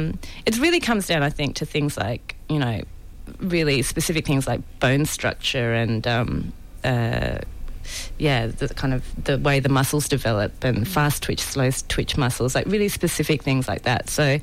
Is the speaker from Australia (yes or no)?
yes; Canberra, Australian Capital Territory, Australia; Okay, so I grew up in Canberra.